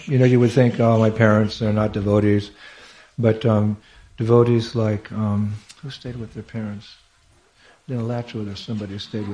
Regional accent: California, United States; I'm a West Coast boy. I'm from California.

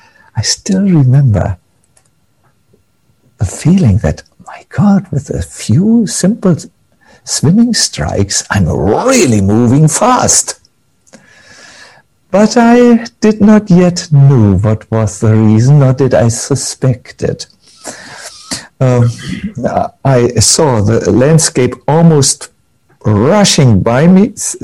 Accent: Fehmarn, Schleswig-Holstein, Germany; also born or lived in Hamburg; I come from an island also. I was born in Hamburg, but I grew up for the first part of my life on this beautiful ocean-girded island called Fehmarn.

